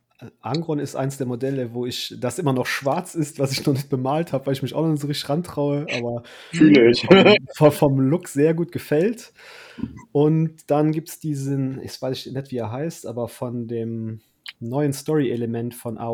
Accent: Luxembourg; Ich komme ursprünglich aus Luxemburg und da gab es halt keinen Warhammer-Laden oder ähnliches.

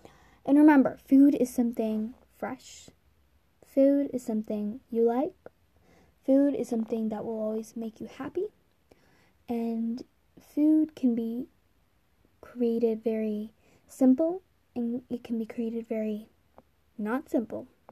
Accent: Australia; I know this might sound sad, but I'm from Australia

